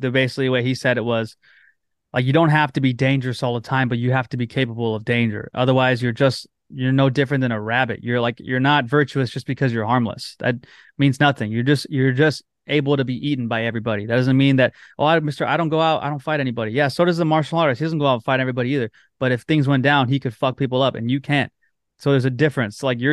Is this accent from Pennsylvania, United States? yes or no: no; Whittier, California, United States; I grew up in Whittier, California, but I played baseball in Pico Rivera.